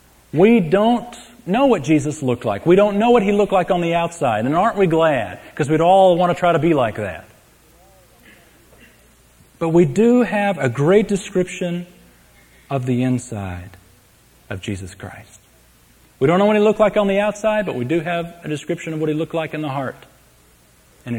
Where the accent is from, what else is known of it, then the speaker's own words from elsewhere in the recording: San Antonio, Texas, United States; I grew up in San Antonio. Most from second grade through high school.